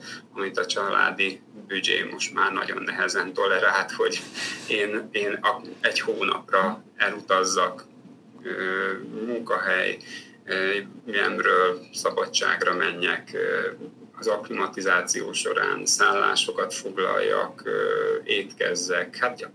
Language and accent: Hungarian; Szeged, Csongrád-Csanád, Hungary; born there; A szülővárosom Szeged önkormányzata támogatott egyedül.